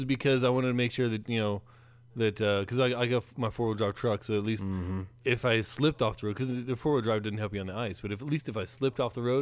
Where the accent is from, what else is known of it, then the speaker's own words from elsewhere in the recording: Indiana, United States; now in Texas, United States; You know, when we grew up in Indiana, it would snow and they'd throw the salt out on the roads